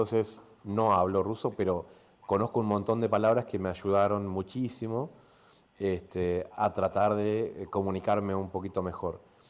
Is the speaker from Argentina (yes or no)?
yes; Argentina; yo soy de Argentina, soy de un país que tiene dos islas invadidas por la OTAN